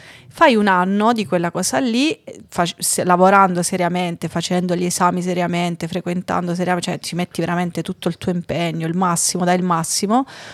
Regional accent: Basilicata, Italy; vengo da Basilicata, così è.

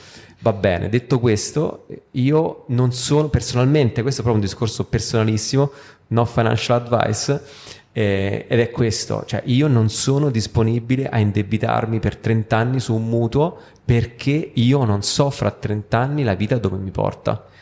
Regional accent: Rome, Lazio, Italy; come romano, diciamo, cioè vivere a Roma con la casa in affitto è sempre stata un po' una follia

